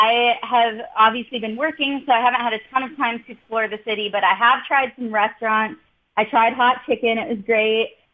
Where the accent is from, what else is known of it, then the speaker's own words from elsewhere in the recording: Michigan, United States; So I came from Michigan. I attended the University of Michigan.